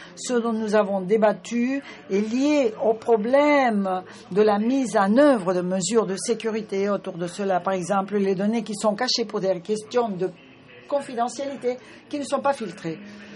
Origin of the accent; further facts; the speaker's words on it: Kenya; je viens du Kenya.